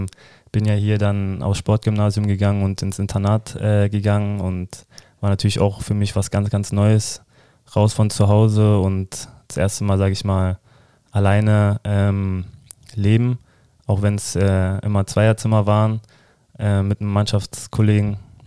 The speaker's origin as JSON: {"language": "German", "region": "Berlin", "country": "Germany", "tie": "born or raised there", "lives_now": "Magdeburg, Germany", "said": "Meine Heimat ist Berlin, aber Magdeburg ist mein Zuhause und ich fühle mich hier auch so."}